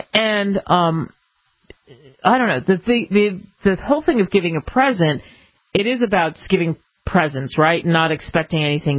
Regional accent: Northeast, United States; now in Arizona, United States; because I grew up like you in the Northeast, and sometimes we go back there

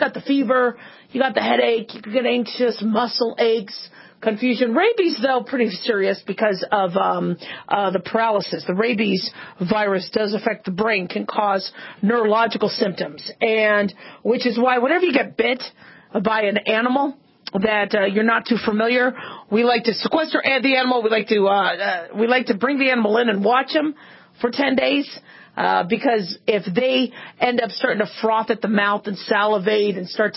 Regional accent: Phoenix, Arizona, United States; I grew up in Phoenix, beautiful area

